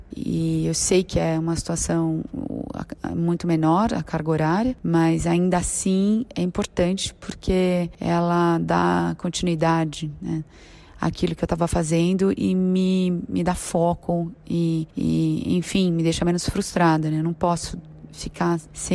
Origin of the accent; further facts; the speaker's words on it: Campinas, São Paulo, Brazil; born there; now in São Paulo, Brazil; eu nasci em Campinas, me formei pela Universidade Estadual de Campinas, que é a Unicamp, em Artes Visuais, e me transferi para São Paulo logo depois, onde eu vivo até hoje, isso aproximadamente há uns 20